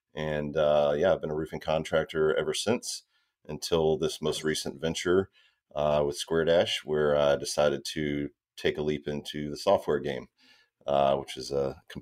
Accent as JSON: {"language": "English", "town": "Beaumont", "region": "Texas", "country": "United States", "tie": "born or raised there", "moved": "as an adult", "said": "So born and raised in Beaumont, Texas, spent my entire life there until I joined the Navy in 2001."}